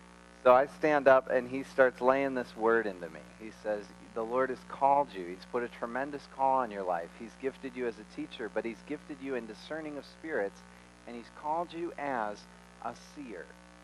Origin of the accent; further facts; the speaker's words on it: Rochester, New York, United States; I'm from Rochester, New York. That's where I grew up. That's where I still live now.